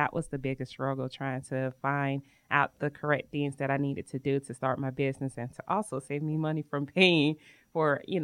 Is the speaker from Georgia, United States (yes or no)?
yes; Atlanta, Georgia, United States; Like he stated earlier, I'm from Atlanta, so I would go down to South Georgia where she would bake all these delicious treats.